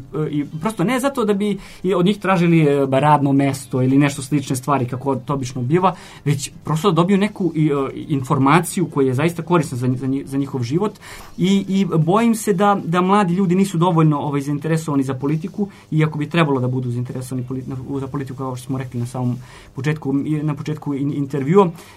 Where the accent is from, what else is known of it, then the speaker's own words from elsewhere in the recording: Mitrovica, Mitrovica District, Kosovo; ja sam rođen u Mitrovici, odrastao, ženio se, sve sam uradio, sve što je vezano za moj život je vezano za Kosovsku Mitrovicu